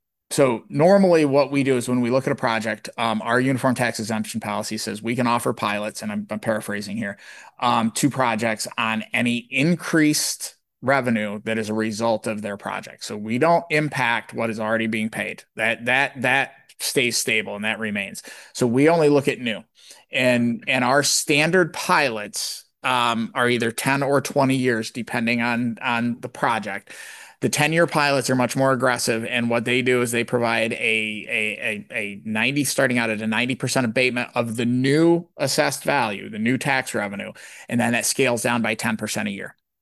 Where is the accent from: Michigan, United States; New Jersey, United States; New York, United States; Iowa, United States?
New York, United States; Caton; Just this morning, she brought up Caton and solar development, Caton, you know, my hometown.